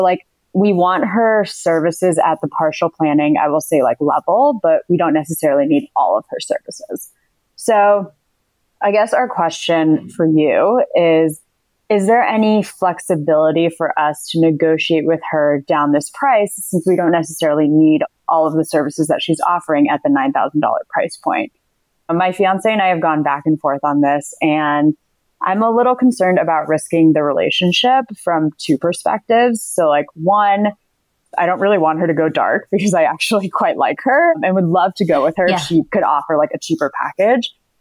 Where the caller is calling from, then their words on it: Washington, District of Columbia, United States; Hi, I'm calling from Washington, D.C.